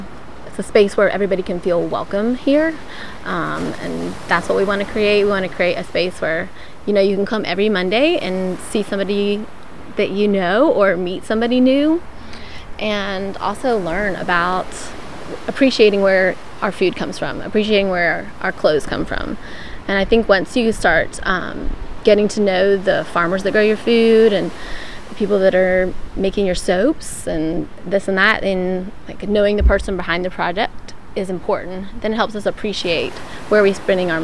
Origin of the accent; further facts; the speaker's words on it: West Virginia, United States; moved away; So I'm originally from West Virginia. That's where my family is from, and I grew up there, and I come from a long line of farmers.